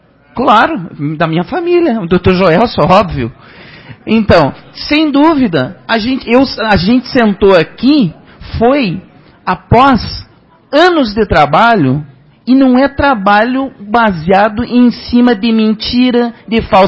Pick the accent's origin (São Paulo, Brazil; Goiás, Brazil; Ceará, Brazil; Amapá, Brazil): Goiás, Brazil; Tenho filho formosense, tenho filho baiano, tenho 42 anos. Então, eu tenho as raízes, eu sou goiano